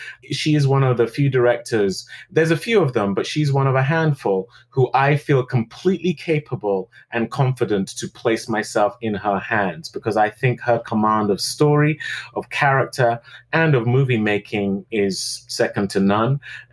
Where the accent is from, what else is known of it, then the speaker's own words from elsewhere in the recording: United Kingdom; there are some people who are not going to like the fact that I'm British and playing him.